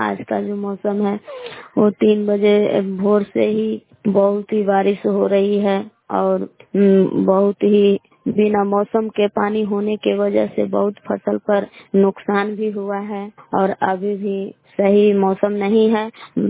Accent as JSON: {"language": "Hindi", "town": "Belav", "region": "Bihar", "country": "India", "said": "ग्राम बिलाव जिला कैमूर भगवा के निवासी हूँ।"}